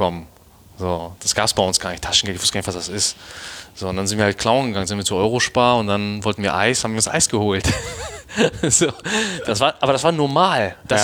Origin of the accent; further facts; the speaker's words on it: Hamburg, Germany; hier aufgewachsen ist. So, und das müssten die Leute da draußen auch verstehen. So, ich sehe mich als Deutscher. Klar, mein Ursprung ist der Iran.